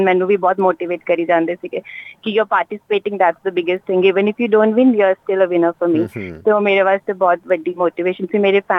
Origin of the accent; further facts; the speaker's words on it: Mohali, Punjab, India; ਕਿਉਂਕਿ ਮੈਂ ਚੰਡੀਗੜ੍ਹ ਤੋਂ ਬਿਲੋਂਗ ਕਰਦੀ ਹਾਂ, ਹੁਣ ਮੋਹਾਲੀ, ਚੰਡੀਗੜ੍ਹ ਦਾ ਬਰਥ ਹੈ, but I have been born boat up in Mohali.